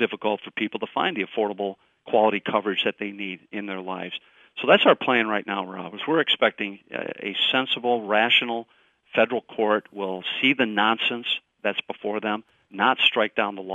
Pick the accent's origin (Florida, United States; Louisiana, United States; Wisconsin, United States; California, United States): Wisconsin, United States; Listen, I love to hunt myself. I grew up in Wisconsin.